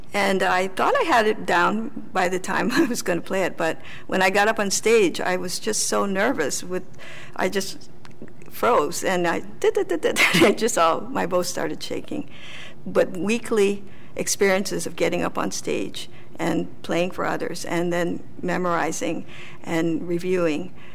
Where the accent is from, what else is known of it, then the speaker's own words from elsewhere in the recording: Hawaii, United States; Growing up in Hawaii, we didn't have Suzuki method.